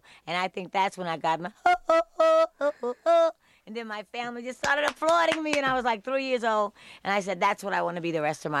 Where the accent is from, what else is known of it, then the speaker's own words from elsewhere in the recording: New York, United States; I grew up in Spanish Harlem, which was terrific because it was like every race, every color, every language. It was wonderful. My father's Irish, and my mother is black and Indian.